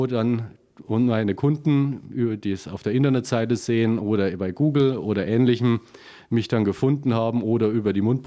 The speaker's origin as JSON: {"language": "German", "region": "Bavaria", "country": "Germany", "lives_now": "Saarland, Germany", "said": "Man hört es vielleicht an meinem Slang, dass ich jetzt kein gebürtiger Saarländer bin, sondern ein Beigeplätschter, sondern ich komme aus Franken, aus Oberfranken, größte Bierdichte weltweit."}